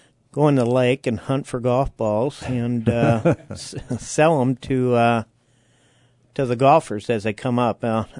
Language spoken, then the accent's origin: English; Columbia, United States; That's where I grew up.